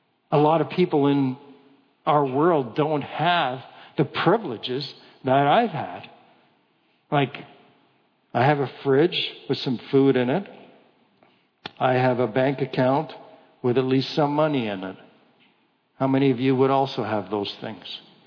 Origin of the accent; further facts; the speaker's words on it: Canada; I'm white. I'm male. I speak English. I'm Canadian.